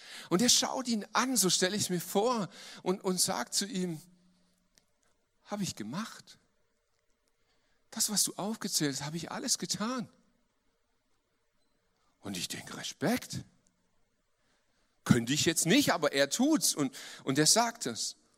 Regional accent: Lüdenscheid, North Rhine-Westphalia, Germany; born there; Ich bin geboren in Lüdenscheid. Lüdenscheid ist so in der Nähe von Dortmund, so ganz grob.

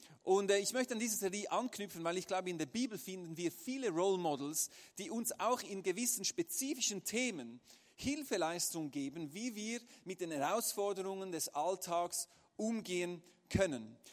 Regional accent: Aarau, Aargau, Switzerland; Ich bin nämlich in Aarau aufgewachsen, eine kleine Stadt in der Schweiz

